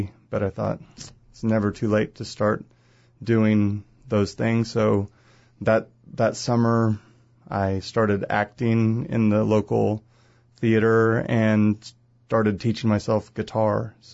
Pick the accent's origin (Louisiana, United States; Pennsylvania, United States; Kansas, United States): Kansas, United States; Hutchinson; I was born here in Hutchinson, Kansas. Went to Nickerson Schools, which is why I am who I am, I guess.